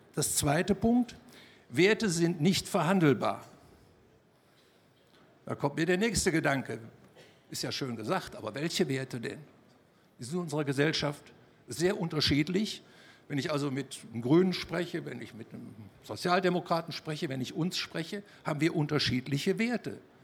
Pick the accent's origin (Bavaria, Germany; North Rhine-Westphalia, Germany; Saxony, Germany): Saxony, Germany; Machern; Ich komme aus Machern bei Leipzig.